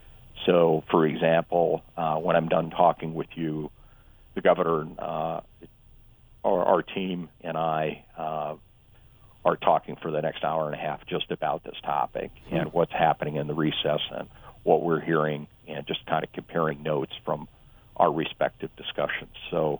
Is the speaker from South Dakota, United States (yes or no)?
yes; Yankton, South Dakota, United States; And there is a sales tax on that goes to my hometown of Yankton and to my state.